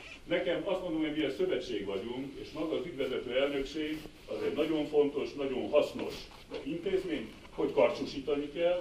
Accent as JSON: {"language": "Hungarian", "town": "Cluj-Napoca", "region": "Cluj County", "country": "Romania", "said": "én Kolozsváról jövök, én kolozsvári ember vagyok."}